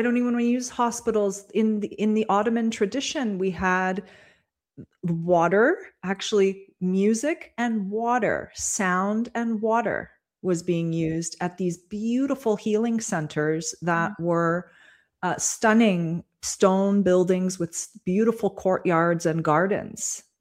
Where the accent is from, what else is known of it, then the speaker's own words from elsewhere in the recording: Toronto, Ontario, Canada; I grew up in Toronto, and, you know, it's just not a question.